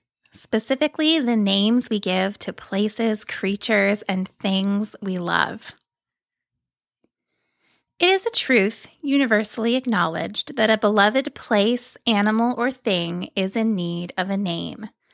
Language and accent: English; Ohio, United States; when I was growing up in Ohio, my parents went through a long process to pick a name for our sheep farm.